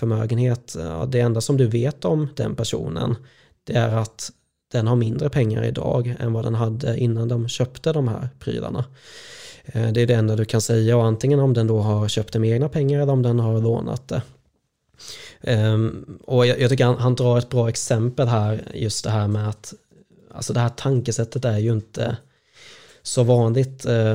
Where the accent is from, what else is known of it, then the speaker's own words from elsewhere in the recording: Småland, Sweden; jag är smålänning i grunden